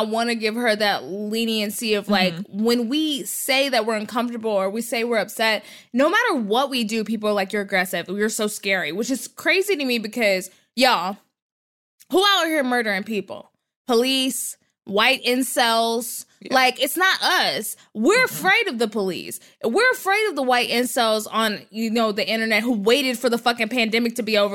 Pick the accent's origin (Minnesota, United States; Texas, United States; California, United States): Texas, United States; When I was a kid, because I'm from Texas, in North Texas, there were a lot of Mormons.